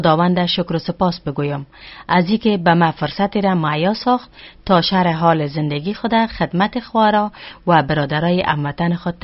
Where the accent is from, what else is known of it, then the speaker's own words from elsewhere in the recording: Afghanistan; ما از افغانستان استم و در یک خانواده روشنفکر به دنیا آمدیم و کلان شدیم.